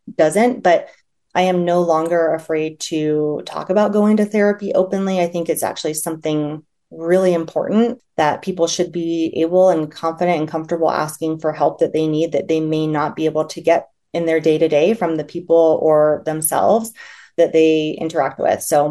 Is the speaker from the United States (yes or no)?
yes; Midwest, United States; I grew up in the Midwest in a blue collar area